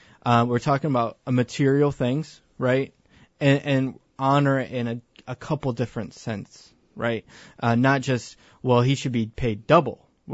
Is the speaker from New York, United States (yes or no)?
no; Howell, Michigan, United States; now in Edwardsville, United States; You know, I grew up in Howell, Michigan, far away from St. Louis